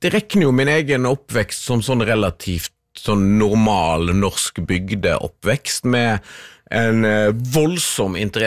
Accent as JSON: {"language": "Norwegian", "town": "Husnes", "region": "Vestland", "country": "Norway", "tie": "born or raised there", "said": "Sunnhordland, sør for Bergen. Og der bor da fremdeles foreldrene mine. Så det er da, når vi sier vi skal hjem, så er det til Husnes."}